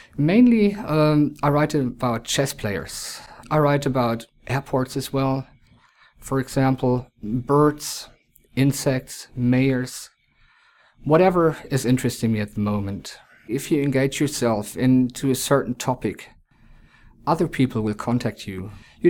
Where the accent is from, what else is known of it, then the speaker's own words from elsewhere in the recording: Germany; I'm from Germany.